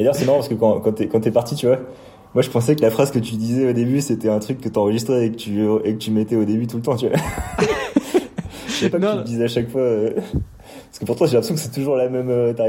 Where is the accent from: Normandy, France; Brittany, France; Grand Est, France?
Brittany, France; Brest; Sinon, par rapport à mon parcours, je viens de Brest.